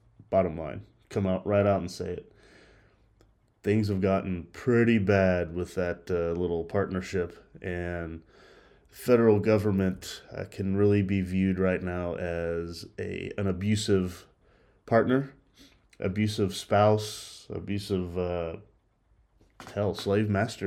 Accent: Texas, United States; I think of myself as a Texan first, and my passport is a United States passport

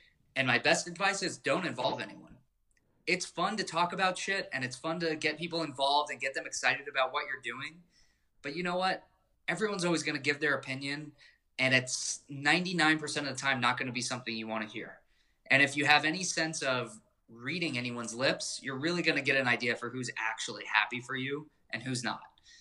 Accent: Scottsdale, Arizona, United States; also born or lived in New Jersey; I was born in New Jersey. I lived there for a very, very short period of time. But I primarily grew up in Scottsdale.

